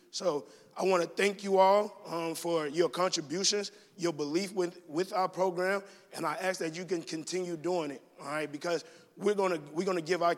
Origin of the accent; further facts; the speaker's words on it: Mulberry, Florida, United States; now in Eau Claire, United States; Born and raised in Mulberry, Florida. I've been a resident of Eau Claire for the last 10 years now.